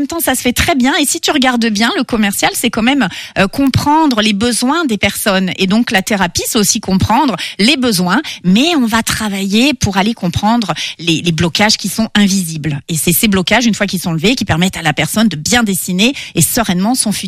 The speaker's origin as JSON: {"language": "French", "town": "Cholet", "region": "Pays de la Loire", "country": "France", "also_born_or_lived": "Île-de-France", "said": "j'ai 52 ans et je viens de Cholet."}